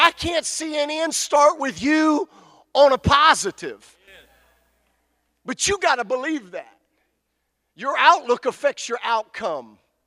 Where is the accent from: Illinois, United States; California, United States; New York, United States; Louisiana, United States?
Louisiana, United States; I'm Cajun. I'll come where you are.